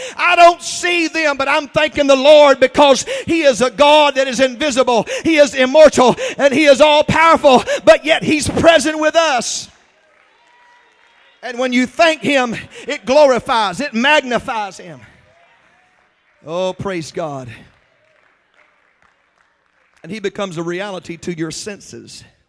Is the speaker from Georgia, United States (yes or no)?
yes; Georgia, United States; I'm from Georgia. We had about 50 or 60 in the church on a good Sunday.